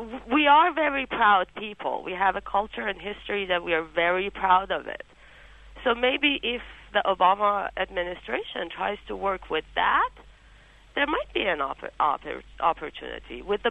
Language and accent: English; Tehran, Tehran Province, Iran; English is a second language; moved away as an adult; I'm 30 years old. I left Iran 6 years ago.